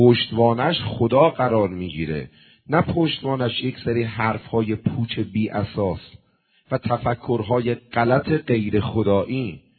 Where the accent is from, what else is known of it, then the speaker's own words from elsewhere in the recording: Qom, Iran; also born or lived in Tehran; بنده متولد تهران میدون قیامم، بزرگ شده قم هستم ولی متولد تهرانم.